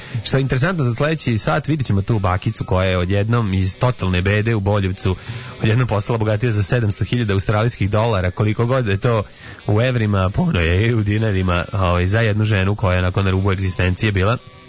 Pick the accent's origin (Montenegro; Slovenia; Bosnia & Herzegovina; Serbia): Serbia; Mi smo se zabrinuli ovako kao Srbi pravoslavci